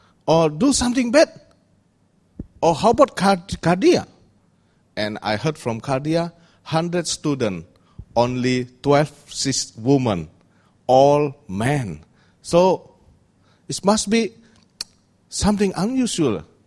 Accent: Palembang, South Sumatra, Indonesia; English is a second language; 2 days ago, when I was in Palembang, my hometown

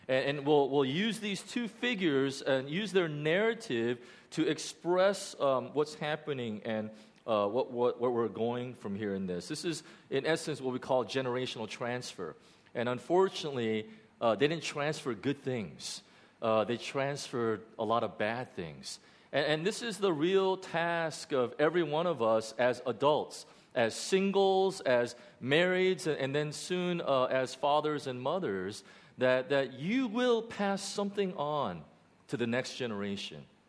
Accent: Chicago, Illinois, United States; When I grew up in Chicago, our first home that my parents bought, we had three huge crab apple trees in our backyard.

